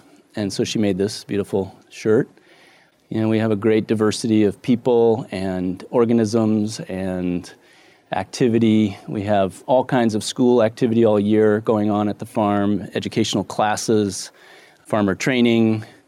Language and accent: English; San Francisco, California, United States; born there; I was born in San Francisco. I lived all over the country. I never lived in New Hampshire, but that's where my grandparents lived